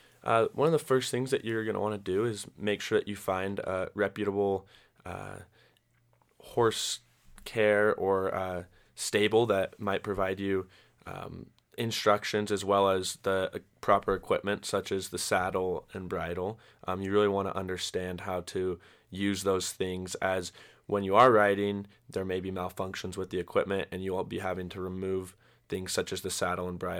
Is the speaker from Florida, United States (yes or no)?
no; Utah, United States; I grew up riding horses in the Wasatch Mountains of the western United States.